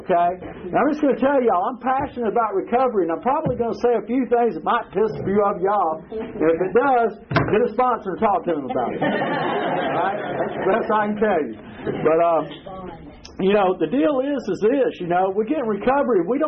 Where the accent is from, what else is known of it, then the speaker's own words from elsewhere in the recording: Cahaba Heights, Alabama, United States; I was raised out in Cahaba Heights mostly.